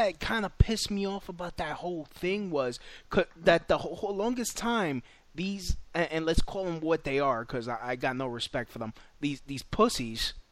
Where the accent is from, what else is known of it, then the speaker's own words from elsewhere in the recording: Brooklyn, New York, United States; I mean, growing up in Brooklyn, it was always the little kid or some dude thinking he's tough